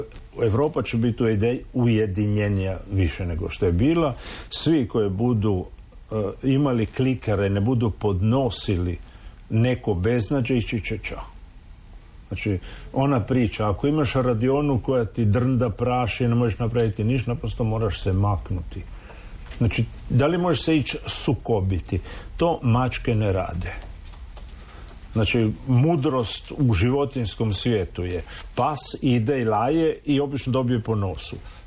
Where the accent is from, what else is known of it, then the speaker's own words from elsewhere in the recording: Dalmatia, Croatia; Klima je kao kod nas u Dalmaciji.